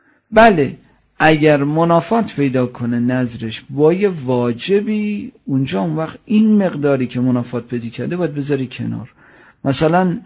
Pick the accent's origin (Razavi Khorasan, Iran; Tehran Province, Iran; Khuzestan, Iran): Tehran Province, Iran; Tehran; که ما تهرانیام خیلی غافلیم از این زیارت